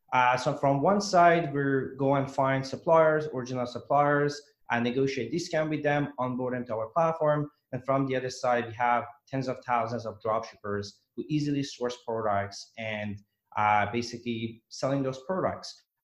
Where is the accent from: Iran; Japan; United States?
Iran; English is a second language; moved away as an adult; now in Vancouver, Canada; Yeah. So I'm originally Iranian. I moved to Vancouver in 2012 to study medicine at UBC, University of British Columbia.